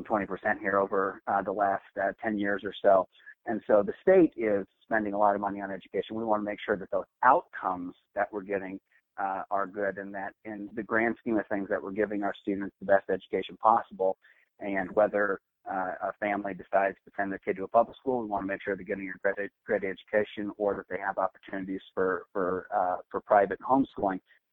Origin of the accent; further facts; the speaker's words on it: Spirit Lake, Iowa, United States; So I'm originally from Spirit Lake, and I'm a fifth generation Northwest Iowan.